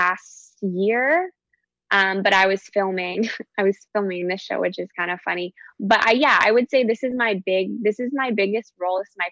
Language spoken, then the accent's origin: English; Alaska, United States; also born or lived in Atlanta; now in Los Angeles, United States; something I noticed about growing up in Alaska, even before I moved to LA and I was in Atlanta